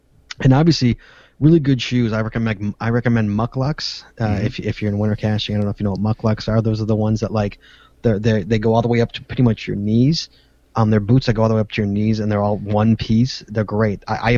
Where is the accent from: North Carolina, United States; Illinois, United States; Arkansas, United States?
Illinois, United States; Chicago; from Chicago, and I've never heard of that.